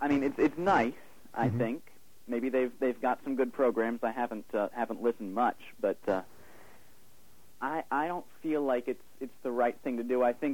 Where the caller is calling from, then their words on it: New York City, New York, United States; Yeah, I'm calling from New York City.